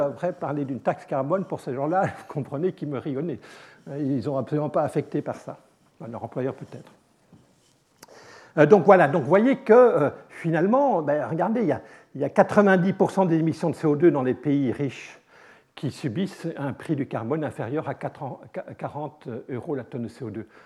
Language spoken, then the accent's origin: French; Belgium; Je suis belge, j'ai des beaux-frères et des belles-sœurs qui habitent en Belgique